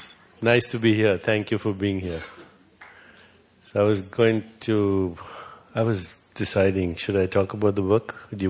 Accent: India; So, you know, I'm from India.

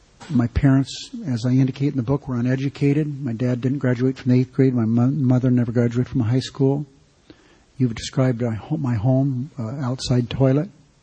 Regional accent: Searchlight, Nevada, United States; born there; One is when I was born in Searchlight. In the state of Nevada at that time, there were 100,000 people at the most.

